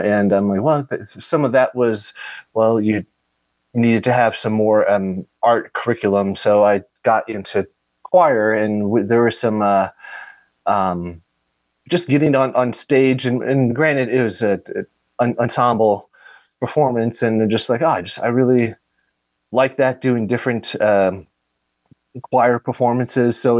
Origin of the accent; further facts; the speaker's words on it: La Porte, Indiana, United States; So, yeah, I was born in La Porte, Indiana, and I went to New Prairie High School.